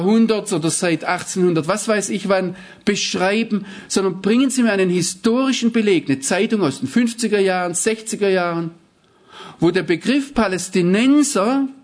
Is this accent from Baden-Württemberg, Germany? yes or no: yes; Baden-Württemberg, Germany; ich wünsche mir, dass ich so frei in Israel wohnen darf, als Schwabe